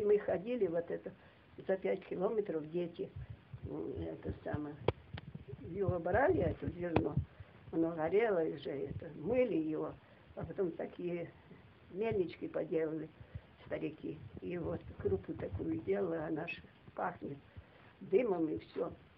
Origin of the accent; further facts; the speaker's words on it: Chapaevka, Zaporizhzhia Oblast, Ukraine; В Запорожской области, в Пологовском районе, в селе Чапаевка.